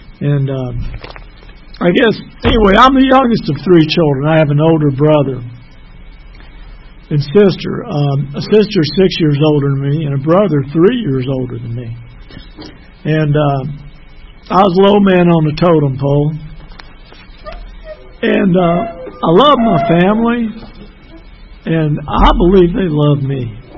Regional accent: Birmingham, Alabama, United States; born there; I was born in Birmingham, Alabama, October the 14th, 1953. My father was an immigrant from Sicily, which is the largest island in the Mediterranean Sea for you who are geographically challenged.

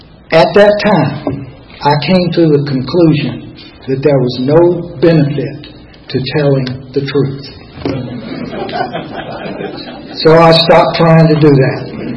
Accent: Richmond, Virginia, United States; I grew up in Richmond, Virginia. My father was a preacher and a professor of theology at a Presbyterian seminary.

